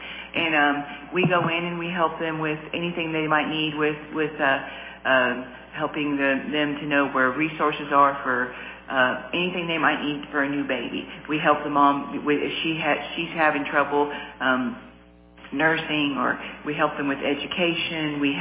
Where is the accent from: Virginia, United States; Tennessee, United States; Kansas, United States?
Tennessee, United States; Cookeville; I'm originally from Cookeville